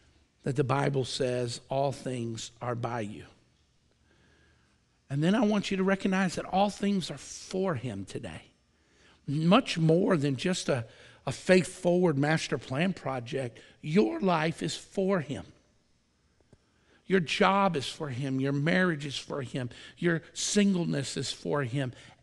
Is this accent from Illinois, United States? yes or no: yes; Chicago, Illinois, United States; I said, I was raised in Chicago.